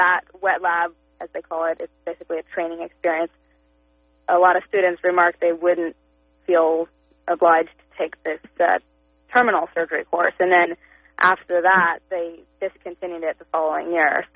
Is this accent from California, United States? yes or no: yes; Santa Monica, California, United States; also born or lived in Malibu; Well, that was in Malibu. My dad lives in Malibu, and I grew up in Santa Monica, my mom's place.